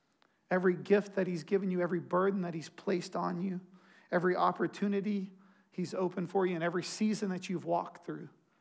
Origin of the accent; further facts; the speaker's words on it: Strawn, Texas, United States; I'm just from Strawn, man. Like, we don't have good towels.